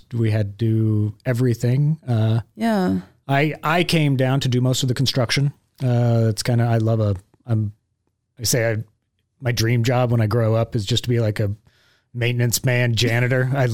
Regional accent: Colorado, United States; also born or lived in Alaska; I grew up in Colorado in a little tiny town and was in Alaska.

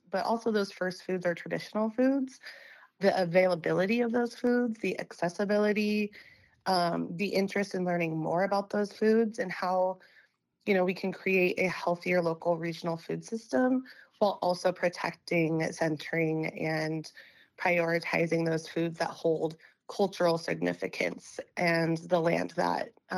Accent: Klamath Falls, Oregon, United States; now in Vancouver, United States; And I was actually born and raised in Klamath Falls, and my mom worked as the tribe's education and employment director for over 20 years. But now I live in Vancouver, Washington.

